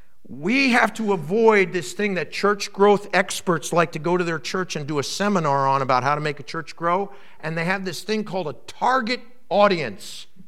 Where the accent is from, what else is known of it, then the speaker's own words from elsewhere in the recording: New York, United States; I grew up near New York City, you know. I still love this stuff.